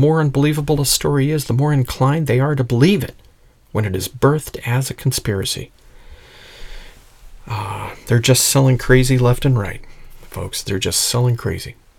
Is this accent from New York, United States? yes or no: no; Florida, United States; And I grew up in Florida. Lots of old folks, retirees.